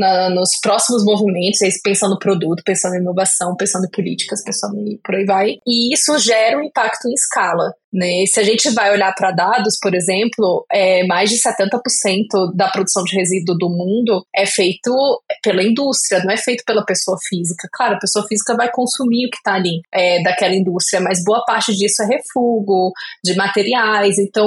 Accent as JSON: {"language": "Portuguese", "town": "Brasília", "region": "Federal District", "country": "Brazil", "said": "eu sou de Brasília, então aqui em Brasília tudo vira assim, tudo tem um cheiro de política, né?"}